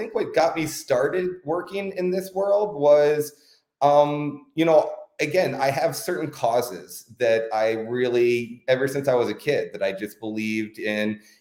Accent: Philadelphia, Pennsylvania, United States; I was born and raised just outside of Philadelphia in the suburbs of Philadelphia, but decided to go to Wisconsin for college

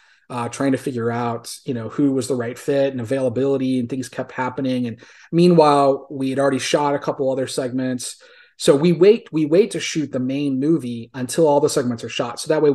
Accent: Philippines; and I'm Filipino and it gets diverse, like everything.

